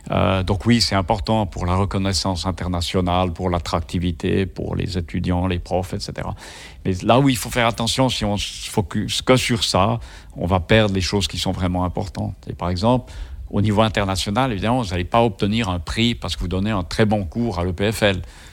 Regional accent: Switzerland; Puis moi je venais de débarquer des États-Unis, donc ils ont dû rater un épisode, mais c'était sympa qu'ils reconnaissent l'arrivée, le retour d'un Suisse en Suisse.

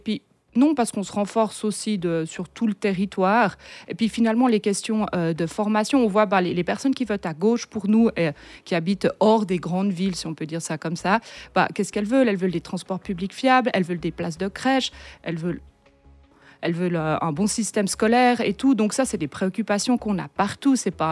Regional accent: Crissier, Vaud, Switzerland; Moi, je viens d'ici, de Crissier.

